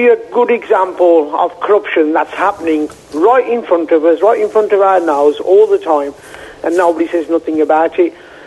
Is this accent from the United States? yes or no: no; England, United Kingdom; born there; I'm Indian. I was born in England, but I'm of Indian origin, yeah?